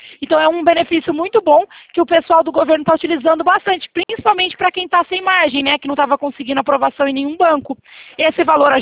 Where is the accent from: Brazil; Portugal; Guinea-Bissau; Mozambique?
Brazil; Itatiba, São Paulo; eu sou aqui de Itatiba, interior de São Paulo. Não sei se o senhor conhece aqui, cidadezinha pequena.